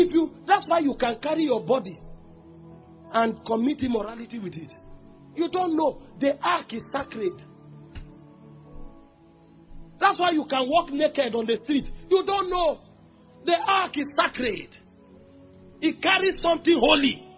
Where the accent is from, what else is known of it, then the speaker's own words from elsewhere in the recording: Nigeria; I'm Nigerian.